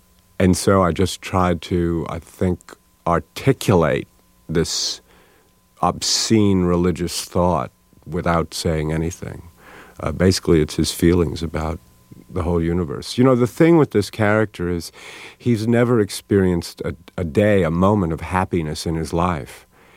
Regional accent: New York City, New York, United States; I grew up in Queens

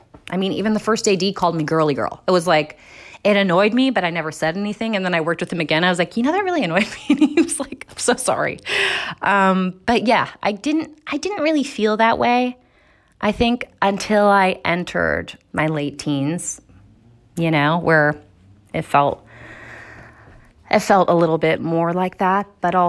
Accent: New Jersey, United States; I'm from New Jersey, and we'd drive into New York, and I'd start.

